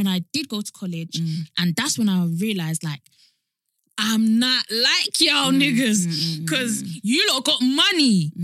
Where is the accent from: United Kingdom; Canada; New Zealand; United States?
United Kingdom; London; I grew up in East London, very, very, very diverse.